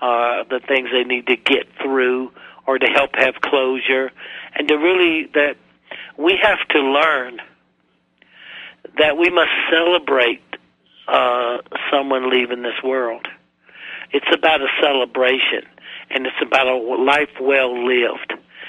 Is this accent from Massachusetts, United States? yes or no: no; South Carolina, United States; I come from South Carolina and everybody goes to hell in South Carolina.